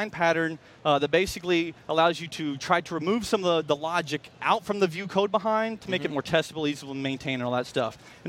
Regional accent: Dallas, Texas, United States; now in Idaho, United States; And you know, I'm from Dallas.

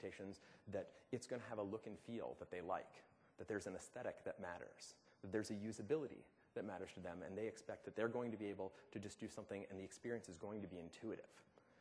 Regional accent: United States; accent: American; In that case, I can only assume it's because you love my American accent.

